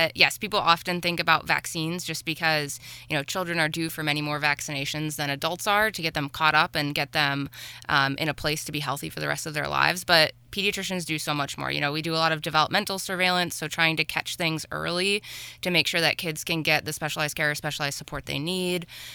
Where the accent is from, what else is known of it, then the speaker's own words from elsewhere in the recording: Livonia, New York, United States; So I'm local. I'm originally from Livonia, which is down off of Canisius Lake